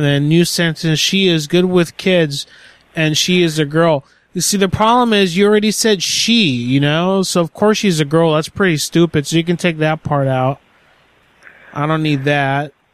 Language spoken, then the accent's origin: English; Oregon, United States; now in Tennessee, United States; No, I'm in Tennessee. I'm from Oregon, but I'm in Tennessee.